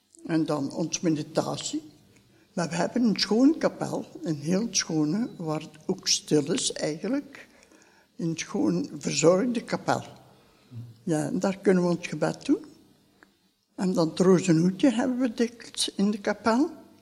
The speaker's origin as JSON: {"language": "Dutch", "town": "Lommel", "region": "Limburg", "country": "Belgium", "tie": "born there", "said": "Ik ben geboren in Lommel."}